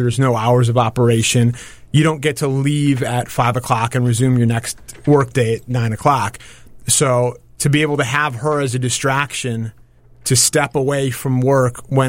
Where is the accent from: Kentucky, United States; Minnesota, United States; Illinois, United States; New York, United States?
Illinois, United States; Skokie; also born or lived in Highland Park / Glenview; So I'm born and raised in Illinois. I was born in Highland Park. I lived a very short period of time in Glenview, Illinois.